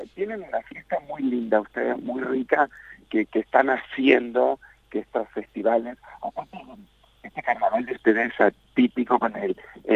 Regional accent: Santiago del Estero, Argentina; yo soy un pueblito de Santiago del Estero, estaba estudiando arquitectura

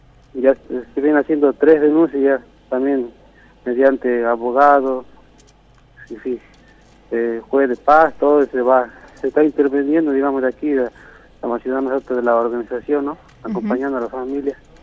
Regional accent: Palma Sola, Jujuy, Argentina; soy de Palma Sola, de una organización Tierra Fértil del MNCI, Jujuy

